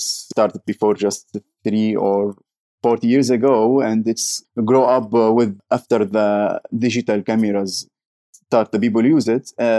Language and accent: English; Syria; moved away; also born or lived in Jordan / Turkey; Yeah, I am from Syria.